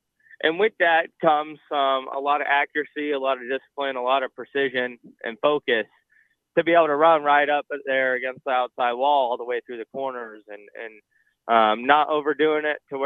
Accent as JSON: {"language": "English", "region": "West Coast", "country": "United States", "tie": "born or raised there", "said": "And so, yeah, growing up on the West Coast, I think, you know, the goal was always, you know, one day to make it to NASCAR, and you got to move out to the East Coast for that."}